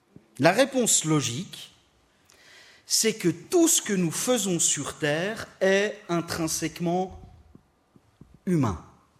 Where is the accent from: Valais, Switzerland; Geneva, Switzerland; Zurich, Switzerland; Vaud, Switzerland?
Geneva, Switzerland; ce frère de l'église où j'ai grandi, à Genève, à la rue de la Servette.